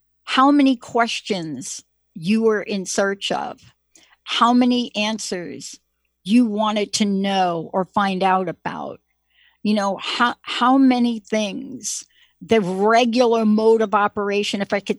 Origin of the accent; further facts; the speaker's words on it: New Jersey, United States; I'm from New Jersey, by the way.